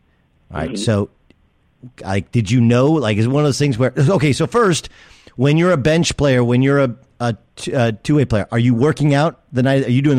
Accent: California, United States; I grew up in Southern California.

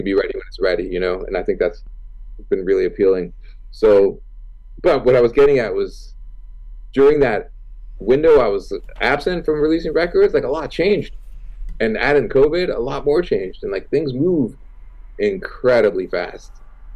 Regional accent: Toronto, Ontario, Canada; I grew up in Toronto.

